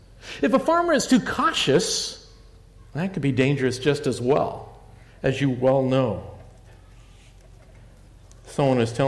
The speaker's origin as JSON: {"language": "English", "town": "Seattle", "region": "Washington", "country": "United States", "said": "If you don't know my background, I'm from the West Coast, specifically the Seattle area."}